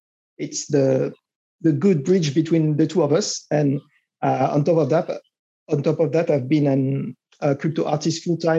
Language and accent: English; France; English is a second language; as you can tell by the outrageous accent, I'm from France.